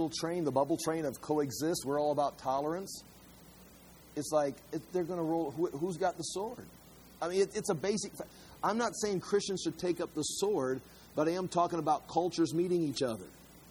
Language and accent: English; Germany; now in United States; We come from Germany. I came from Germany.